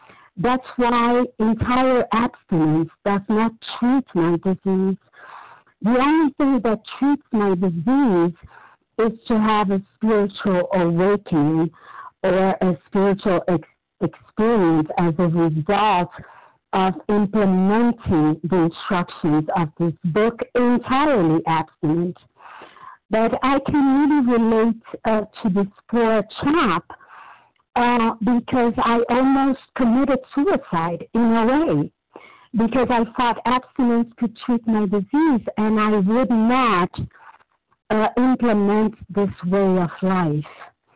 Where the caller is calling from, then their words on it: Brazil; And I'm calling from Brazil.